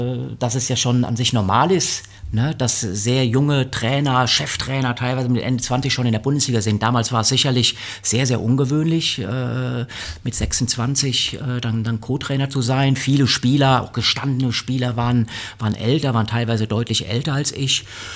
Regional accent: Siegen, North Rhine-Westphalia, Germany; born there; weil ich komme aus Siegen gebürtig, ne?

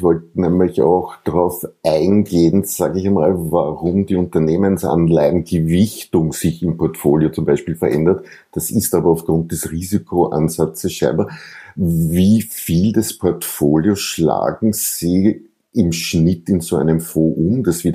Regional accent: Austria; für mich als Österreicher

